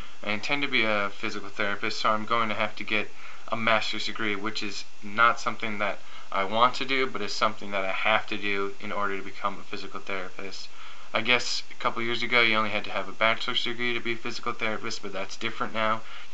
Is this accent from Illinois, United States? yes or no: no; Sylmar, California, United States; I grew up in Sylmar in San Fernando Valley, which wasn't the best place to grow up because of all the gangs and crimes that happened there